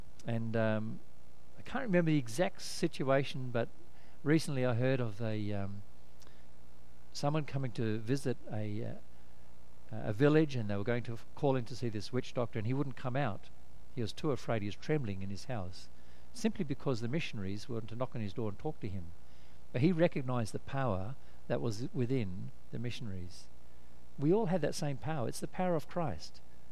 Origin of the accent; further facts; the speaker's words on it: North Perth, Western Australia, Australia; A bit like the story of a lady saw as kids growing up in North Perth.